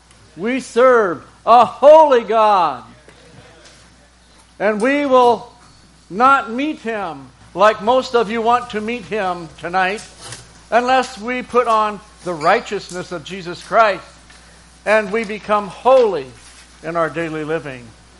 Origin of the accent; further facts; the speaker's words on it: United States; I tell them just because I'm the missionary from America doesn't make me any better.